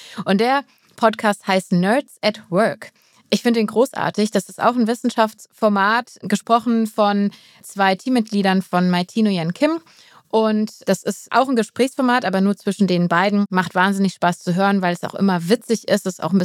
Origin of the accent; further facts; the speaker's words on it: Rhineland, Germany; Wir kommen beide aus dem Rheinland